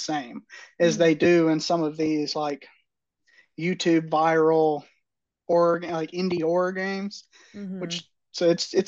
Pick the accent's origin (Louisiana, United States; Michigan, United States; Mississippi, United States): Mississippi, United States; Hattiesburg; So I'm from down around Hattiesburg, where the University